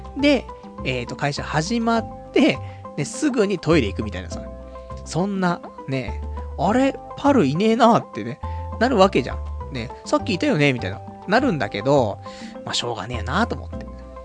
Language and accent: Japanese; Saitama, Japan; まあ俺は埼玉出身だから埼玉事情しかわかんないけど